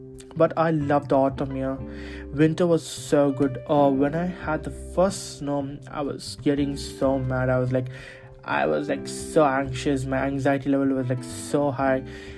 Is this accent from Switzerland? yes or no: no; India; now in Norway; I'm like literally turning into Norwegian, even though I'm an Indian. I'm so sorry, but because I live in Norway, I'm turning into like a Norwegian.